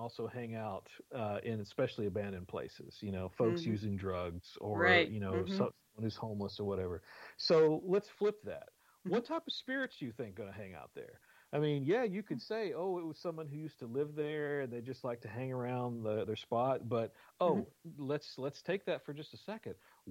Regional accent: the South, United States; especially in my case, I'm born and raised in the South.

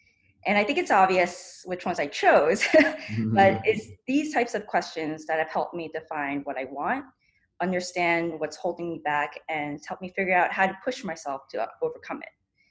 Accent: Long Island, New York, United States; also born or lived in Queens; So I was born in Queens, and then my family moved to Long Island, and I grew up there.

